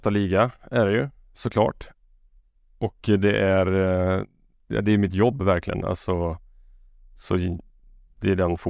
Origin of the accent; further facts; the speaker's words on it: Karlstad, Värmland, Sweden; Jag är från Karlstad, där är inte lokala fotbollen säkert stor heller.